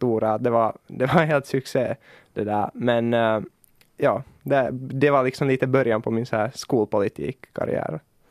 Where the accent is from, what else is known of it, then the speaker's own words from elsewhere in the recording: Finland; also born or lived in Kenya / United States; Så ja, ännu känns Finland nog som mitt hemland.